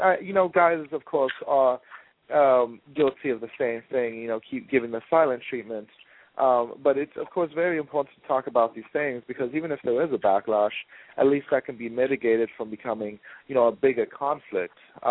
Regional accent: Germany; now in California, United States; I am originally from Germany. He's right on that, but I actually live in California now, so I've been out here for the last 15 years.

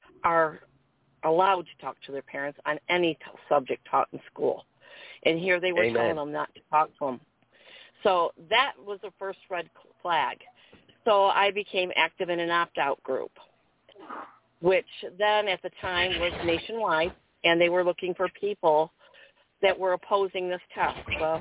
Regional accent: Jackson, Michigan, United States; moved away as an adult; now in Hernando County, United States; Well, I'm originally from Jackson, Michigan. I came down here about 33 years ago.

